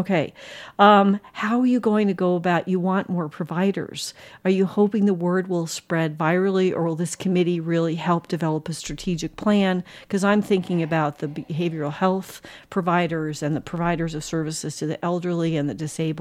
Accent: New Jersey, United States; I'm from Jersey, and I used to take the train from New Jersey to New York

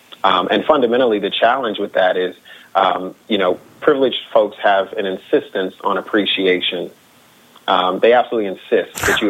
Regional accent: United States; Isn't this a great American country? Now, I'm an American, so I hope it is great, right?

